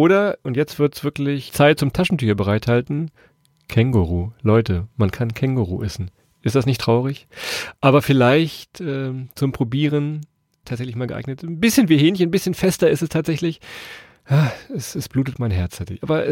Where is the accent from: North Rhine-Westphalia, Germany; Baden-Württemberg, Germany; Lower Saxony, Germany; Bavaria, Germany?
Lower Saxony, Germany; born there; Aber geboren in Niedersachsen, von daher ist keine Überraschung.